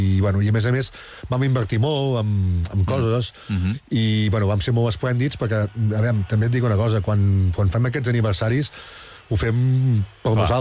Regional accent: Sant Carles de la Ràpita, Catalonia, Spain; perquè jo sóc de la Ràpita.

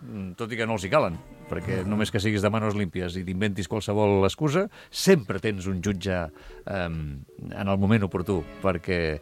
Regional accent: Barcelona, Catalonia, Spain; accent: Barcelona Catalan; El meu és bastant xava, bastant de Barcelona.

